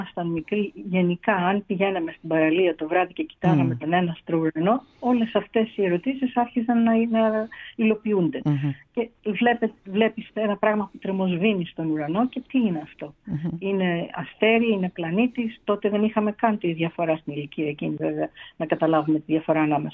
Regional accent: Athens, Attica, Greece; born there; Γεννήθηκα στην Αθήνα.

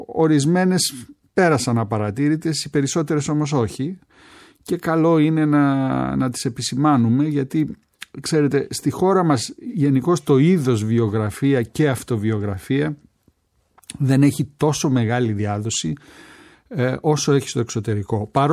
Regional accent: Rethymno, Crete, Greece; στην Κρήτη, την πατρίδα μου, έχω γεννηθεί στο Ρέθυμνο

